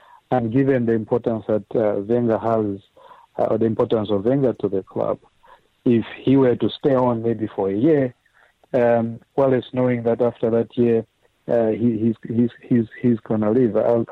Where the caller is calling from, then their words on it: Dunfermline, Scotland, United Kingdom; I'm calling you from Dunfermline in Scotland.